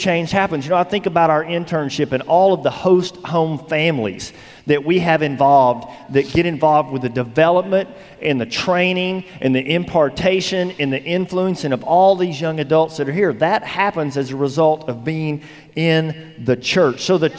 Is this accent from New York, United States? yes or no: no; Texas, United States; now in Arkansas, United States; And I met the Lord, and I came here to Arkansas from Texas, and God planted me here in Christian Ministries Church.